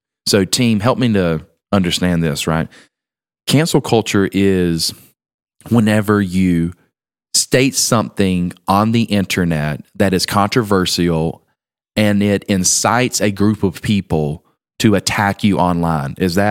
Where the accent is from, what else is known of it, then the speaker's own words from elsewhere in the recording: Georgia, United States; when I was growing up in South Georgia, right, out there with all the pecan orchards and peach trees